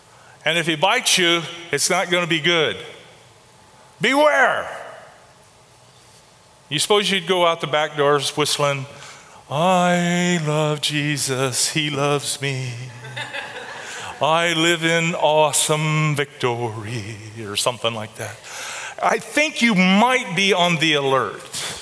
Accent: United States; because I'm an American, I'm a Christian, I'm supposed to be super.

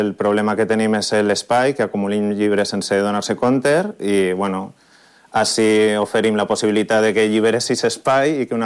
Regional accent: Valencia, Valencian Community, Spain; now in Palma, Spain; jo sóc de València, vaig vindre a Palma a muntar el negoci juntant un soci

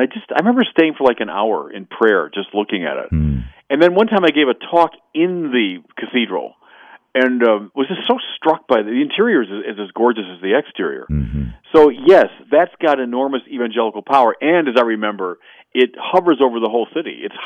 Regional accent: Chicago, Illinois, United States; In fact, just recently I was back in my hometown of Chicago

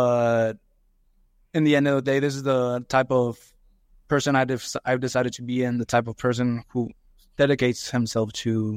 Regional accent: Ciudad Juarez, Chihuahua, Mexico; also born or lived in El Paso, United States; I was born in El Paso, but have lived in Juarez my whole life. Out of my 20 years of life, I lived 5 years in El Paso. So most of my life has been Juarez.

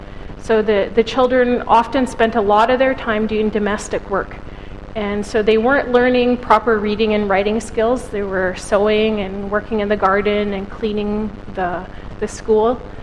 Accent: North Vancouver, British Columbia, Canada; I am First Nations from the Squamish Nation, which is in North Vancouver, and their traditional territory, our traditional territory, runs up through the Squamish and Iloho Valleys right from North Vancouver.

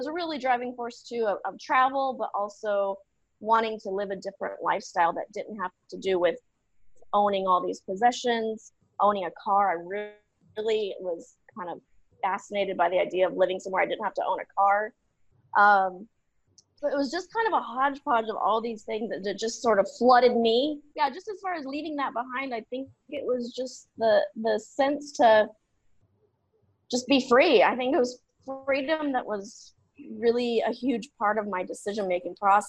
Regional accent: Nebraska, United States; moved away as an adult; also born or lived in Arizona; I'm originally from the U.S., spent a lot of time growing up in the Midwest in Nebraska.

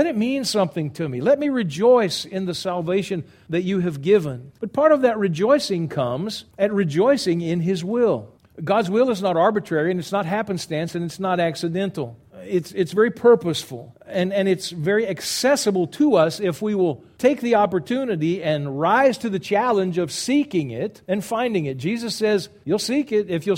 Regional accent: Texas, United States; We're from Texas. We make our own rules and our own regulations.

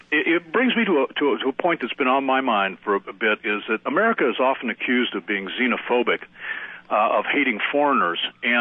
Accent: Toledo, Ohio, United States; I come from Toledo, Ohio, near Dearborn, Michigan, largest community of Arabs in the world outside of the Middle East.

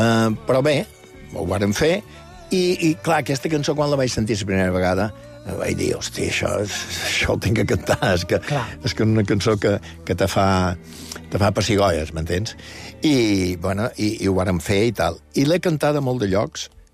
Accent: Balearic Islands, Spain; Vaig a demostrar-los que soc de Mallorca

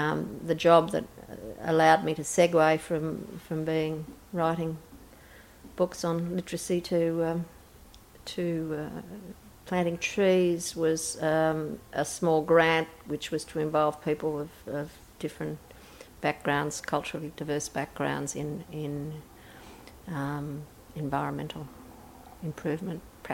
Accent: Gilgandra, New South Wales, Australia; I never knew it was box woodland out when I grew up in Gilgandra

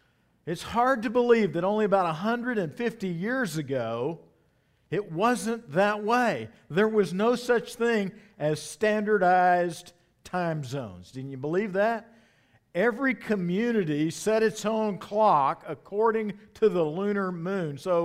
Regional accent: Blanchard, Oklahoma, United States; I grew up in Blanchard, Oklahoma, and there was this iconic teacher named Betty Lewis

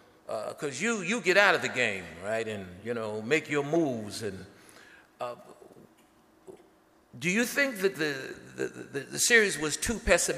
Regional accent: Philadelphia, Pennsylvania, United States; I'm originally from Philadelphia and came up on the rough side of the mountain

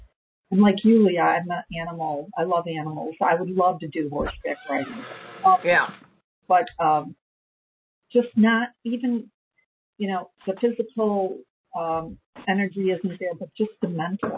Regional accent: Chicago, Illinois, United States; now in Lemont, United States; I'm from Chicago. I grew up in Chicago. I live in the suburbs of Chicago, little town called Lamont, and work in Oak Brook, which is where I'm at right now.

